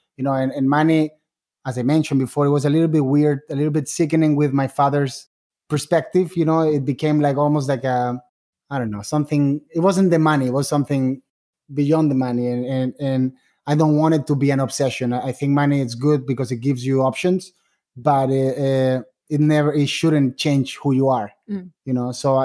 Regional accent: Spain; You know, it was a little bit different also because I was raised in Spain

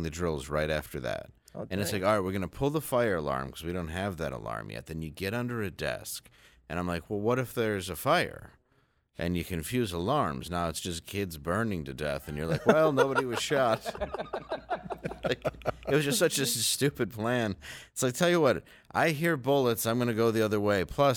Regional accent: Michigan, United States; And also, I am from Michigan, and we have apologized for Michael Moore on many occasions.

